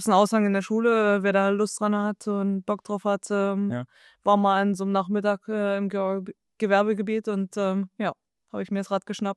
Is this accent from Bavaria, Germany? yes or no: no; Forst, Brandenburg, Germany; now in Leipzig, Germany; Ich bin in Forst geboren, bin in Forst groß geworden, bin in Forst zum Radsport gekommen und über den Radsport dann nach Cottbus an die Sportschule und jetzt über Freiburg meinem Jahr Studium in Chemnitz, jetzt in Leipzig gelandet